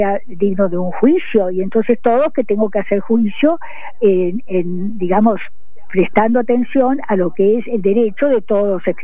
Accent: Argentina; soy argentina, nací aquí y lógicamente me eduqué aquí, quiero a este país que es maravilloso, pero mi estructura mental, mi educación es japonesa. Yo fui educada por mi padre.

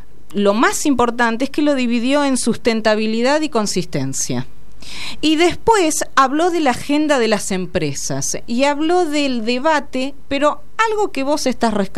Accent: Argentina; de lo cual estamos orgullosos como argentinos

